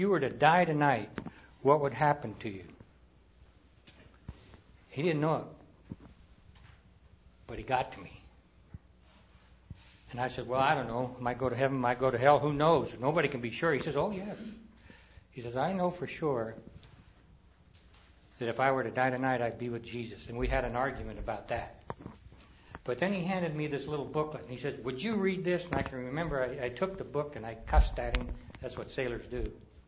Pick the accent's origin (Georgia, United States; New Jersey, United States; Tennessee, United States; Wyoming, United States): Wyoming, United States; Cheyenne; Growing up in Cheyenne, Wyoming, as a young boy, my parents took me to church sporadically